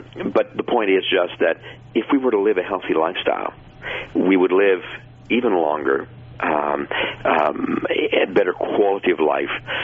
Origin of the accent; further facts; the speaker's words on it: Canada; average American or Canadian, I'm from Canada